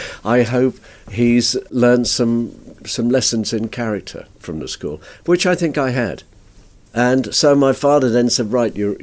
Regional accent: Solihull, West Midlands, United Kingdom; also born or lived in Birmingham; I grew up in Solihull in Warwickshire, but I was born in Birmingham, thank goodness, because that has slightly more credibility than Solihull.

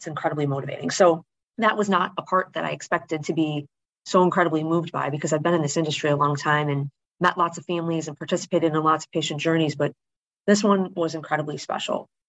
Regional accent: Wisconsin, United States; moved away as an adult; now in Indianapolis, United States; So I chose Indy just because it was relatively close to home growing up in Wisconsin, and packed a truck literally and moved to go be a rep.

